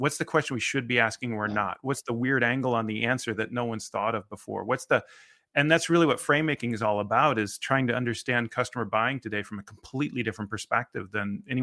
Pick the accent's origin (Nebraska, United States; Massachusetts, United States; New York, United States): Nebraska, United States; I mean, I am from Nebraska, which is over here, right? So we're pretty humble, nice people, I'd like to think.